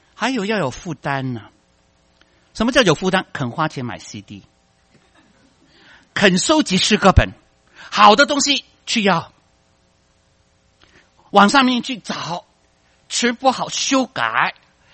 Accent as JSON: {"language": "Chinese", "country": "China", "said": "我觉得这个在我们中国人的文化里面是很难学。我们中国人多，我们人太多了"}